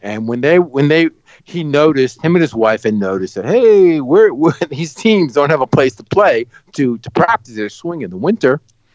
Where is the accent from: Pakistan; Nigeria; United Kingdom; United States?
United States; New York City, New York; I grew up near Shea Stadium. When I was a kid, I used to ride my bike to Shea Stadium when they were building it.